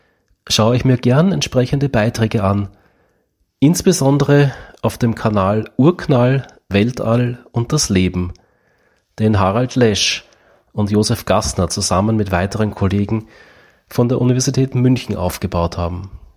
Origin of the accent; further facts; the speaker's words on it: Istanbul, Turkey; mich als Fünfjährigen damals in der Ausländergemeinde in Istanbul, wo ich aufgewachsen bin